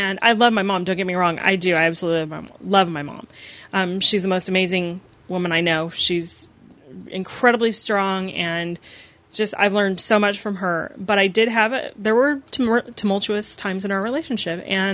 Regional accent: Scotland, United Kingdom; I'm actually Scottish.

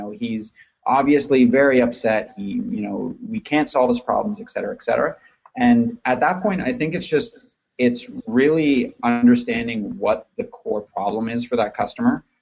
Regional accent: Canada; And I am Canadian.

